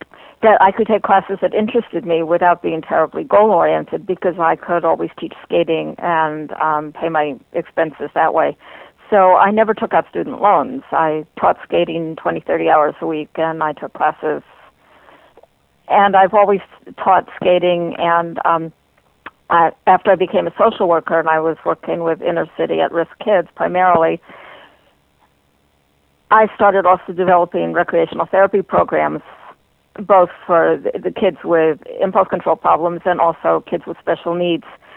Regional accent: New York, United States; also born or lived in Southern California; No, I grew up in New York.

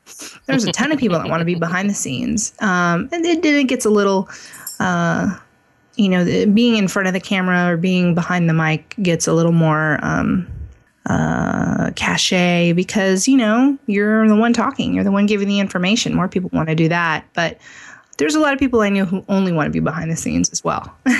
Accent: Ontario, California, United States; also born or lived in Los Angeles; Oh, I was born in Los Angeles, but I lived in Ontario.

